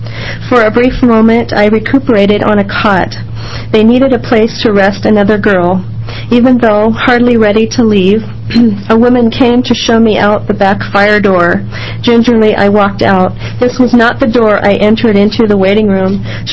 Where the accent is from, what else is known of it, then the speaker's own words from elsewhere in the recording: Oregon, United States; I'm from Almsville in Oregon.